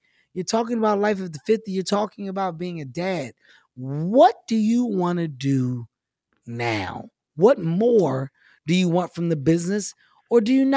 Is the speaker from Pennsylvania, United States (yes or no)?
yes; Philadelphia, Pennsylvania, United States; And I got to experience it with my hometown friends from Philadelphia.